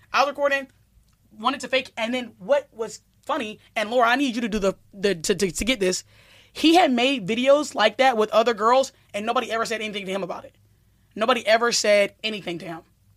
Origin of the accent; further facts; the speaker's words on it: Alabama, United States; I'm from Alabama. I'm from the dirty South. I'm born and raised in Alabama, so I've grown up around a lot of white people.